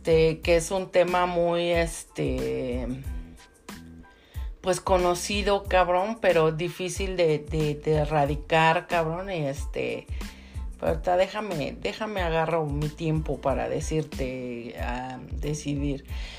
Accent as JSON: {"language": "Spanish", "region": "Mexico City", "country": "Mexico", "tie": "born there", "said": "Yo nací en México en el DF, o sea, ahí sé dónde está."}